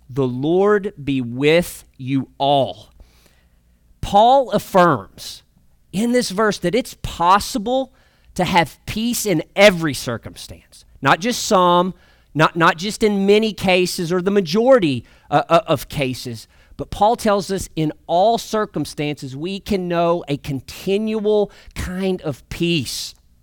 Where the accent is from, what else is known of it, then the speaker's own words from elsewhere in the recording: Arkansas, United States; I grew up in Northeast Arkansas. Our house was situated on about an acre of land, and there were about 100 pine trees that surrounded our house.